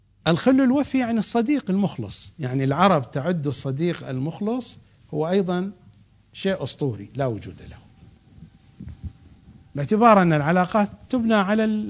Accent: Iraq; accent: Iraqi; يسرقك، يبوقك، بلهجتنا العراقية يبوقك، حرامي يبوقك

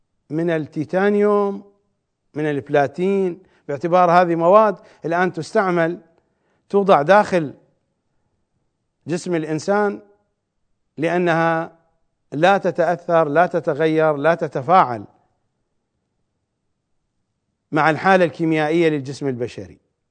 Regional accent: Iraq; accent: Iraqi; يعني شخص يلبس صاية، الصاية في لهجتنا العراقية وهي كلمة جاء بها من اللغة الفارسية

